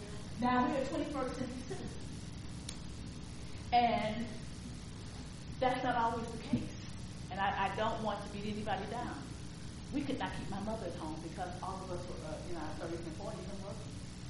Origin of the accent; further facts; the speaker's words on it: East St. Louis, Illinois, United States; I'm a Midwesterner. I was born and raised in St. Louis. I grew up in East St. Louis, Illinois, went to college in Illinois